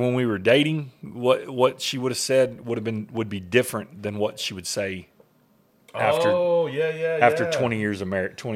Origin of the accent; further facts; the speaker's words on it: Enid, Oklahoma, United States; So I grew up in Enid, and that's where I was born and raised.